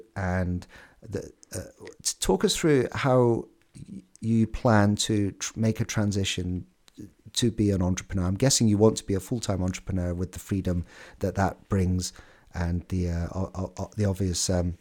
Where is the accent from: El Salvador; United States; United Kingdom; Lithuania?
United Kingdom; I'm a Brit.